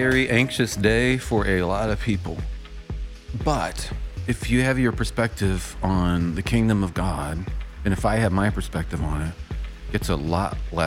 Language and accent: English; Midwest, United States; I'm from the Midwest.